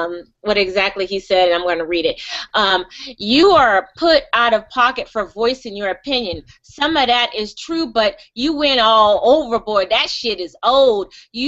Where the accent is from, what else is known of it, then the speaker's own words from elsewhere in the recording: Gardena, California, United States; I'm born and raised in Gardena, LA, and yeah, I grew up on